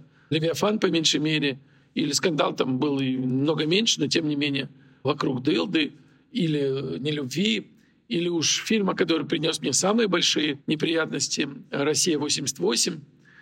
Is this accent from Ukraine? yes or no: yes; Ukraine; born there; Я говорил и делал фильмы на собственном языке, родном языке. Да, я родился в Украине. Во мне силен очень сантимент украинский.